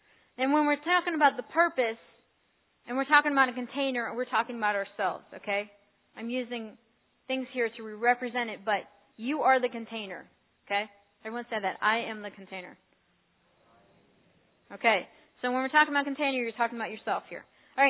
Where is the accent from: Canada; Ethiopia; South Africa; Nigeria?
Ethiopia; now in United States; So September 11th, I always remember the importance of it here as an American, but it's also our New Year.